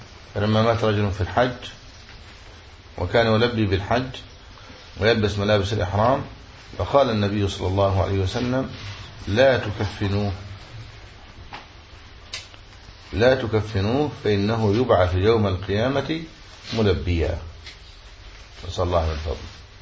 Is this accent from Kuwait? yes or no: no; Egypt; هو فكر جماعة يقال لها عندنا في مصر التوقف والتبين